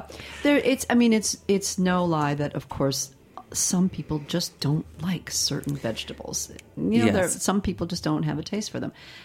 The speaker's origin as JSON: {"language": "English", "region": "Midwest", "country": "United States", "said": "No, wait a minute. I'm from the Midwest, too."}